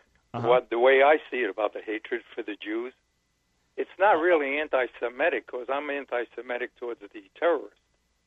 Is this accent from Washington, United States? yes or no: no; Brooklyn, New York, United States; now in Hollywood, United States; Listen, I was born and reared in Brooklyn, Borough Park, 13th Avenue.